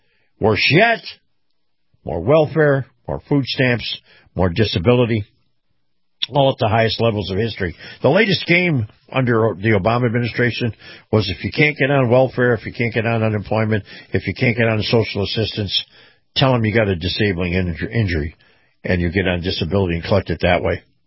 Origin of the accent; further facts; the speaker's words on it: United States; This is America. And we take care of our own first. First. Everything else comes after that. I'm an American first, and everything else comes after that.